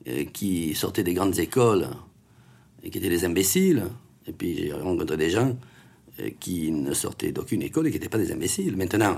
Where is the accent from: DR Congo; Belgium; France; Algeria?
France; Southern France; il faut voir... que je suis méridional.